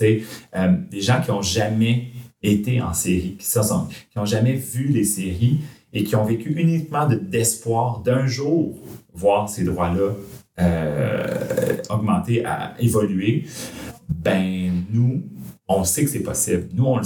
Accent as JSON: {"language": "French", "town": "Quebec City", "region": "Quebec", "country": "Canada", "said": "Et moi aussi, je suis quelqu'un de Québec."}